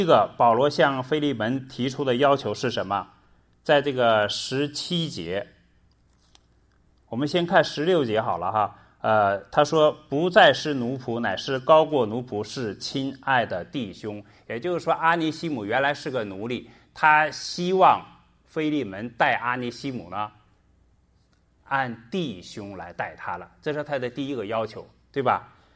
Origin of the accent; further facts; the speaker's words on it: China; 我们中国人习惯什么呀，当有问题的时候想办法去绕过问题